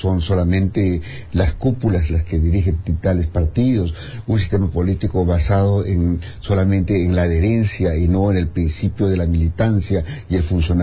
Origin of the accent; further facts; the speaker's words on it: Peru; qué es lo que tenemos que hacer como país y como peruanos